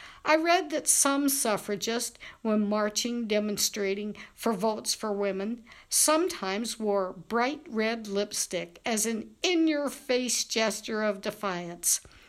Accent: Kentucky, United States; Early in my home state, Kentucky, they also granted and then revoked the right for women to vote.

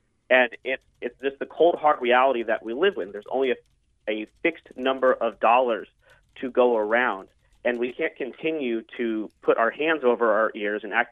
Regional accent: Houston, Texas, United States; You know, I'm originally from Houston, Texas, so I was born and raised in a border state. I grew up around immigrants.

